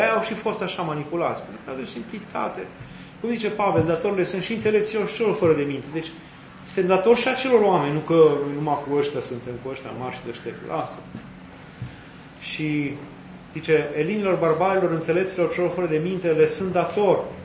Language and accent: Romanian; Hunedoara County, Romania; pentru că eram din Valea Jiului, știți?